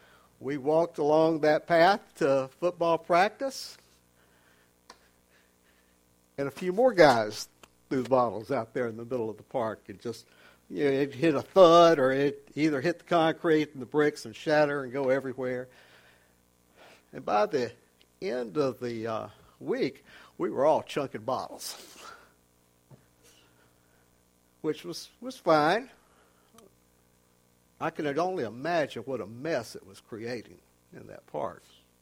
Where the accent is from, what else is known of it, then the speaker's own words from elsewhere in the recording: Georgia, United States; And growing up in South Georgia, it didn't matter whether you got a Pepsi or a Frosty root beer or an RC or whatever you got, it was called a Coke.